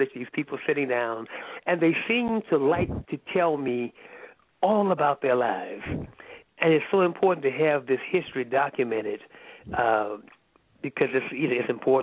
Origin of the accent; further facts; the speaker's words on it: Baton Rouge, Louisiana, United States; Well, I grew up in Louisiana. That's my home, Baton Rouge.